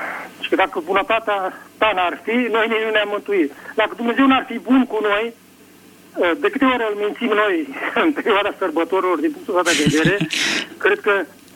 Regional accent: Craiova, Dolj, Romania; Sunt din Craiova.

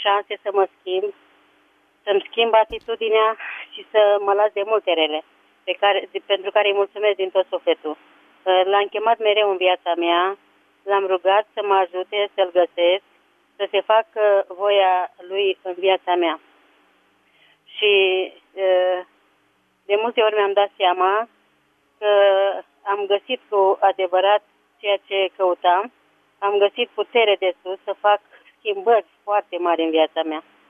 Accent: Vulcan, Hunedoara County, Romania; din Vulcan.

